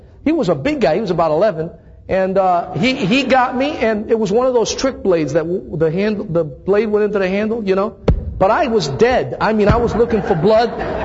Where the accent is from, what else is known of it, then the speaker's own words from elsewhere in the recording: Thessaloniki, Central Macedonia, Greece; born there; first language Greek; English is a second language; I was born in the city of Thessaloniki. And Greek is my first language.